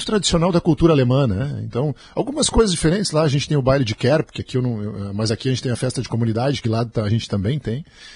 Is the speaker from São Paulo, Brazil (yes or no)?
no; Montenegro, Rio Grande do Sul, Brazil; eu nasci em Montenegro, vivo em Montenegro, né, tenho minha família toda em Montenegro. Mas a minha família atual eu importei de São Lourenço do Sul.